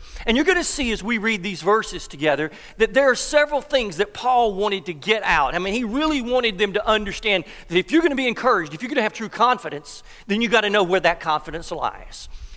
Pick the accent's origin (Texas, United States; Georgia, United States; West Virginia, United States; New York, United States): Georgia, United States; Eastman; now in Loganville, United States; I'm originally from Georgia, down in South Eastman.